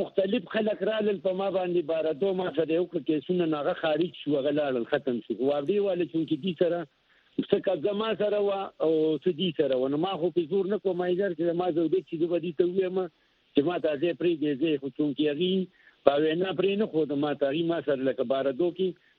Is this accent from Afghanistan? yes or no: no; Mardan, Khyber Pakhtunkhwa, Pakistan; هوتی مردانی